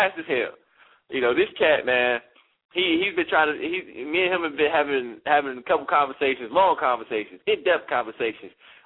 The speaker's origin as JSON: {"language": "English", "town": "Chicago", "region": "Illinois", "country": "United States", "tie": "born or raised there", "said": "We got a 773. That's my hometown. Chi-Town is in the house."}